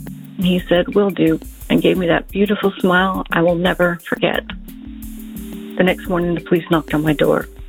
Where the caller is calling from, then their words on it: Salt Lake City, Utah, United States; I'm calling from Salt Lake City, Utah.